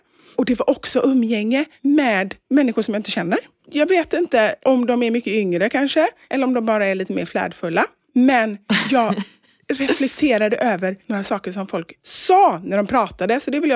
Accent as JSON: {"language": "Swedish", "town": "Gothenburg", "region": "Västra Götaland County", "country": "Sweden", "said": "med tanke på att du är från Örgryte och att jag är från Kortedala"}